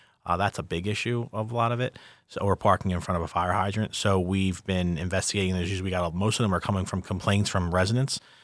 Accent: Philadelphia, Pennsylvania, United States; I'm from Philadelphia, so I've traveled it a lot.

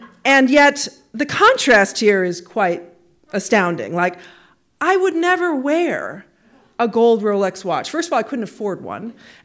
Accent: Midwest, United States; also born or lived in Asia; now in Pacific Northwest, United States; I'm Chinese American. I'm the daughter of immigrants. I grew up in the Midwest. I married into the Pacific Northwest. I lived for a long time in Asia, and eventually I came home.

